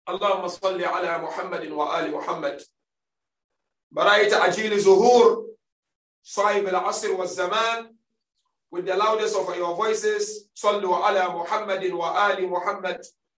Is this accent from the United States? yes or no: no; Ghana; I'm originally from Ghana and I wasn't born a Shia.